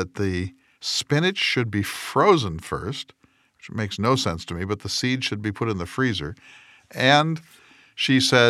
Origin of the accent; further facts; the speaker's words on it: Great Plains, United States; I come from the Great Plains